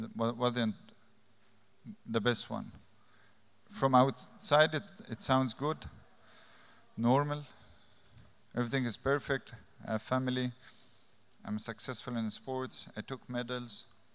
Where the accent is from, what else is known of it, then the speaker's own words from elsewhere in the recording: Egypt; English is a second language; I'm an addict from Egypt.